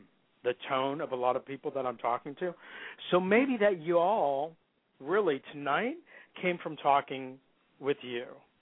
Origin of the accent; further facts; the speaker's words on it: California, United States; No, I'm from California. I'm fine.